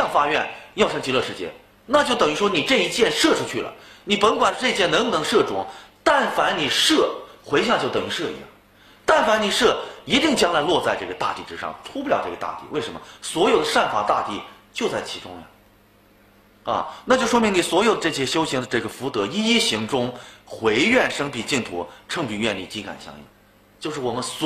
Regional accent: Beijing, China; accent: Beijing dialect; 我们北京话叫什么，搂了一眼嘛

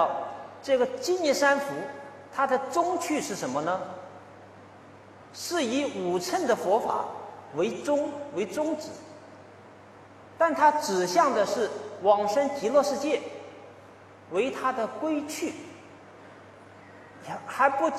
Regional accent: China; 作为中国人，我们都非常明晰地感知到

